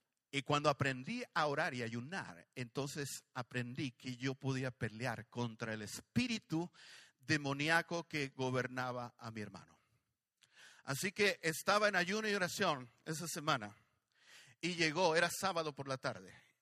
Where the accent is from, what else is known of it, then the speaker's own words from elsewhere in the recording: Monterrey, Nuevo León, Mexico; born there; hace años atrás en Monterrey, Nuevo León, México, donde yo nací.